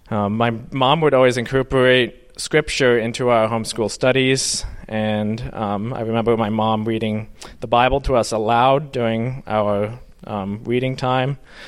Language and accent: English; Maine, United States; I'm from Midcoast, Maine.